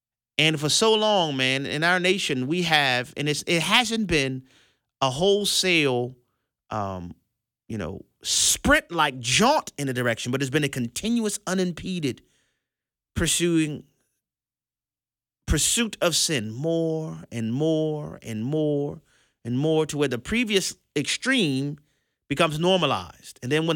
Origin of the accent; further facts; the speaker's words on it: New Orleans, Louisiana, United States; the seasoned saints in the church where I grew up in New Orleans used to say